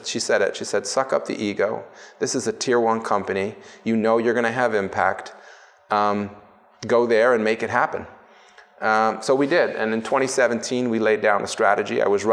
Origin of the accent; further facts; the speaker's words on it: Toronto, Ontario, Canada; So my parents came in the 60s from Italy. I'd say lower middle class. But I was born and raised in Toronto.